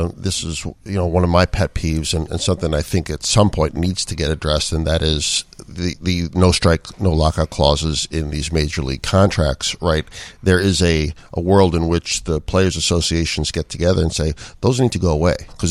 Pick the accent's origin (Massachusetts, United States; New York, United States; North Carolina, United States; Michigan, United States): New York, United States; I'm from New York, so I'm born and raised to hate Boston.